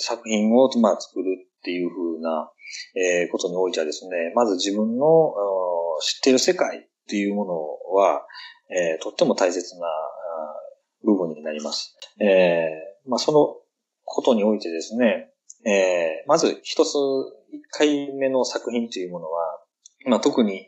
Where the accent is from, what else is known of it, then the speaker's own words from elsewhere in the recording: Nara, Japan; まあ僕は奈良県出身で、金魚が名産の地域だったということで、